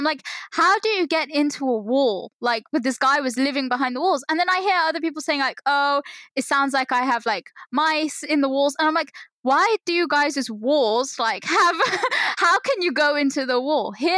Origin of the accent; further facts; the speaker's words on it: United Kingdom; Yeah, but they can't be mad. I'm British.